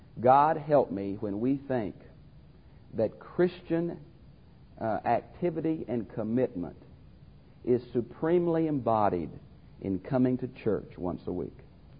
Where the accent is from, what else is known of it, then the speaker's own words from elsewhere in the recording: Houston, Texas, United States; I grew up in Houston, and I can remember many times going downtown or to sports events in that town